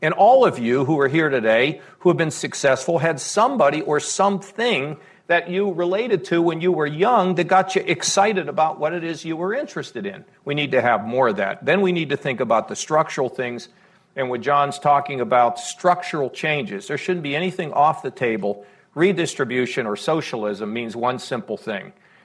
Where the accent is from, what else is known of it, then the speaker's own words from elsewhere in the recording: United States; It goes against everything I've ever learned as an American